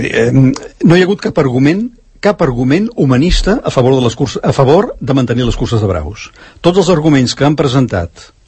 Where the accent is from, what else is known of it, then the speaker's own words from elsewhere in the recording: Canary Islands, Spain; Jo, com a canari, m'ofendria.